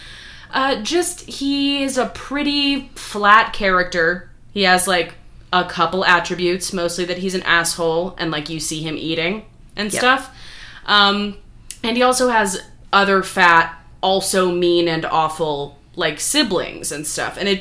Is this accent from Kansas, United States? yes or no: yes; Kansas, United States; now in Brooklyn, United States; I am originally from Kansas. I very recently moved to Brooklyn, New York